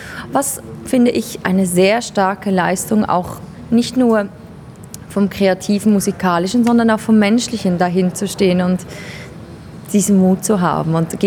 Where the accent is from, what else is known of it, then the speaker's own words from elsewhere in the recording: Switzerland; als Schweizerin erfolgreich in Deutschland, gewonnen in Deutschland